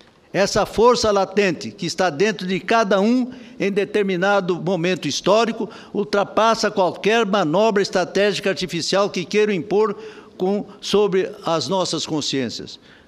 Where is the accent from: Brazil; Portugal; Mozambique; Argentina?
Brazil; Mato Grosso do Sul; como diria o homem do campo lá do meu estado, Mato Grosso do Sul